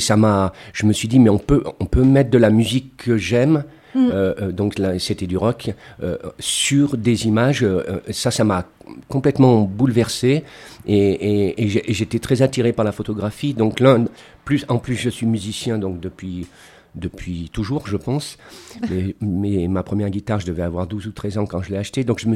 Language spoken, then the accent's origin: French; Échirolles, Auvergne-Rhône-Alpes, France; Alors figurez-vous que je suis né à Échirolles et qu'à Échirolles, il y avait un cinéma qui était à 300-400 mètres de chez nous